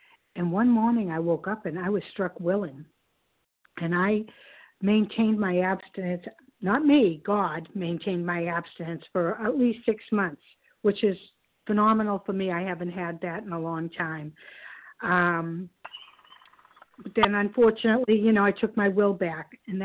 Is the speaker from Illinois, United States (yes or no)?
no; Massachusetts, United States; I'm from Cape Cod, Massachusetts.